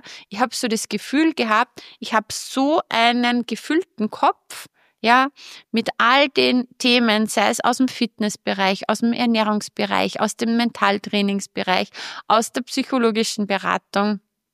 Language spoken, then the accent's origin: German; Upper Austria, Austria; du hörst es ja sicher auch jetzt an meiner Aussprache, ich komme aus Oberösterreich.